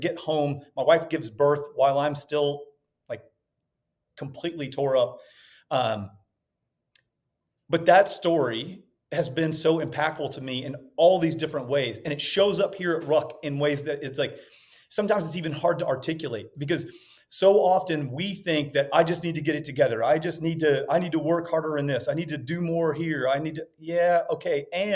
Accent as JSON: {"language": "English", "region": "Mississippi", "country": "United States", "said": "I'm from Central Mississippi, by the way, and have a hard time with English"}